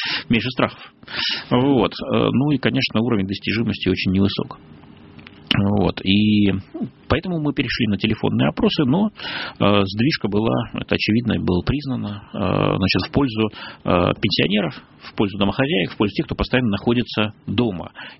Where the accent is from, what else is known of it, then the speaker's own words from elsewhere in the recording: Kerch, Crimea, Ukraine; also born or lived in Tver; Я родился действительно в Твери, но меня сразу перевезли в Крым, потому что у меня оба родителя из Твери, но они уже в Крыму к этому моменту обосновались, в Керчи